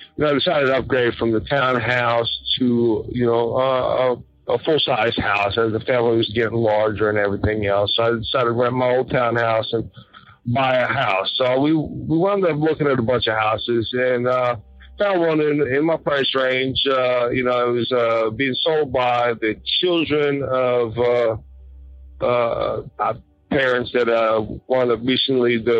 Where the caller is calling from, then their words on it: Maryland, United States; also born or lived in Virginia; from Maryland. I wanted to tell you this quick thing. So I guess it's probably about 5 or 6 years ago, I moved from Virginia to Maryland.